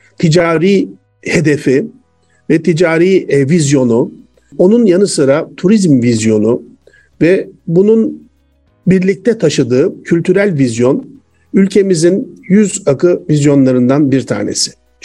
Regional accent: Çanakkale, Turkey; Bir Çanakkale'li olarak Sayın Bakanımız tarafından davet edildim.

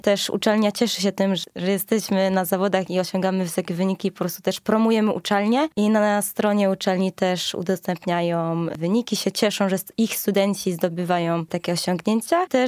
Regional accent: Lesser Poland, Poland; now in Wrocław, Poland; pochodzę z Małopolski, spod Krakowa, niedaleko Myślenic.

